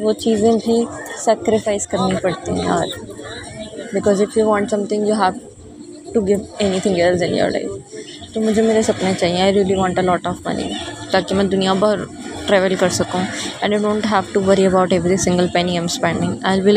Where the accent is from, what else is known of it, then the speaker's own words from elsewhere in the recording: Haryana, India; मैं ओरिजिनली हरियाणा से हूँ, एक बहुत कंजर्वेटिव नहीं but kind of mixed type, बहुत लिबरल भी नहीं है, बहुत कंजर्वेटिव भी नहीं है मेरी फैमिली. तो kind of mixed type family से बिलोंग करती हूँ मैं.